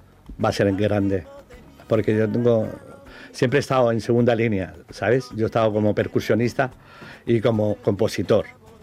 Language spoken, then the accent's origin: Spanish; Barcelona, Catalonia, Spain; now in Tossa de Mar, Spain; No, yo soy de Barcelona.